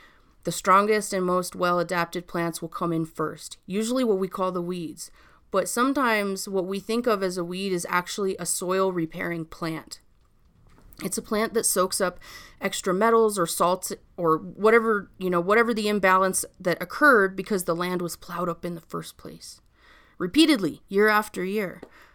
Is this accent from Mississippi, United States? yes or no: no; Colorado, United States; born there; I was born in the San Luis Valley.